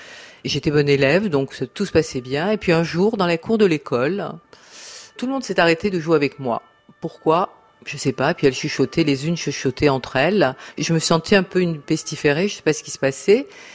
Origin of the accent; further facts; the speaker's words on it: Algeria; Je suis née en Algérie. J'ai vécu à la limite d'un quartier arabe. Je suis donc juive.